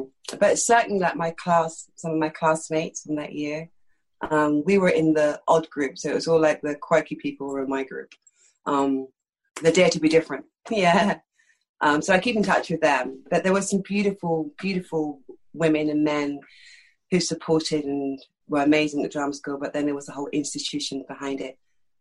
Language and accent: English; London, United Kingdom; I'm from East London. This accent's totally affected. I grew up speaking like that, do you know what I mean? That's how I grew up speaking.